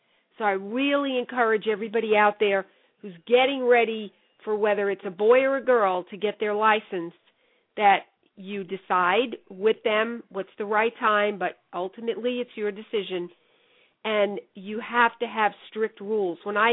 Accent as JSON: {"language": "English", "region": "New York", "country": "United States", "tie": "born or raised there", "said": "When I grew up in New York, you got your license when you were 17, okay?"}